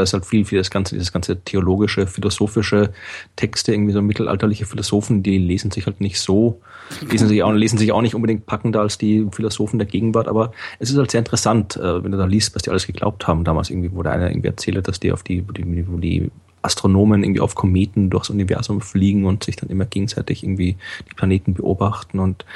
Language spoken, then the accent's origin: German; Austria; dass ich jetzt als Österreicher kriege ich das gar nicht